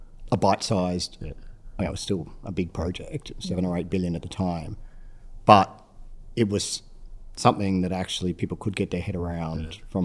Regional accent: Sydney, New South Wales, Australia; I was from Sydney or, you know, from New South Wales.

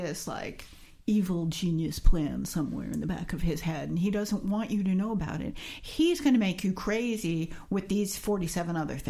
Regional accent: New York, United States; I grew up in New York.

